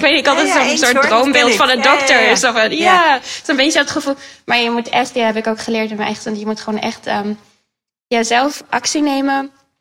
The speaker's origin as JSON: {"language": "Dutch", "country": "Netherlands", "said": "Maar als echte Nederlander schaam ik me soms er een beetje voor."}